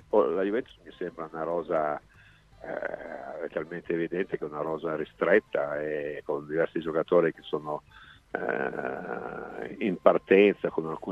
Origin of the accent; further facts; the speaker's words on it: Piedmont, Italy; Io sono piemontese, non posso mangiare all'una.